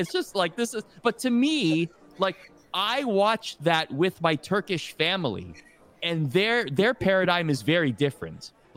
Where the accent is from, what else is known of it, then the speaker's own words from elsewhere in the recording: Toronto, Ontario, Canada; This was in a suburb of Toronto. I grew up in Toronto. I'm Canadian